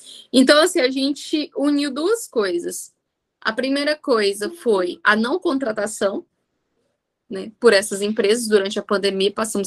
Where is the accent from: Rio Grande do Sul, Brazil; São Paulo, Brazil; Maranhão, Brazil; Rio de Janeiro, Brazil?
Maranhão, Brazil; Açailândia; sou natural do Maranhão, Açailândia